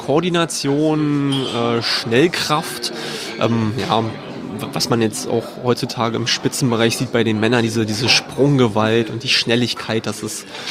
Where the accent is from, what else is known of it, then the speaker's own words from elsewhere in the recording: Berlin, Germany; Und mit Berlin, meiner Heimatstadt, verbinde ich natürlich sehr viel. Meine Familie ist hier ansässig, meine Freunde natürlich auch.